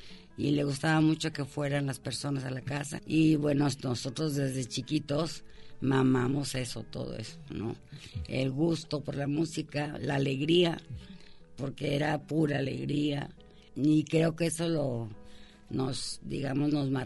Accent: Guadalajara, Jalisco, Mexico; de nacimiento es el 22 de junio de 1941, ya hace muchito. Y en Guadalajara, Jalisco, nací. Soy tapatía. Mi historia es un poco más curiosa porque mi mamá era de Tecalitlán, Jalisco.

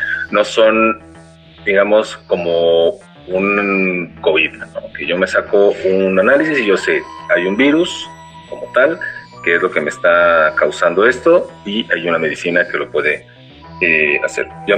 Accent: Mexico

